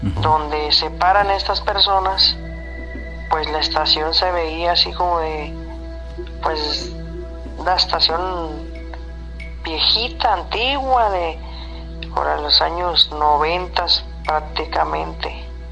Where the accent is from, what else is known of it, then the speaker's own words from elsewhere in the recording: Tijuana, Baja California, Mexico; Yo soy de Tijuana.